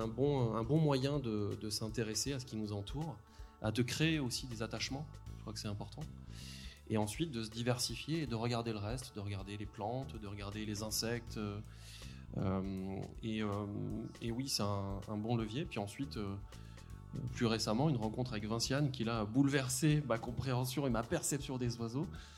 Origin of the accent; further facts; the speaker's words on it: south of France, France; Moi, je viens du sud de la France, donc plutôt des écosystèmes méditerranéens à la base.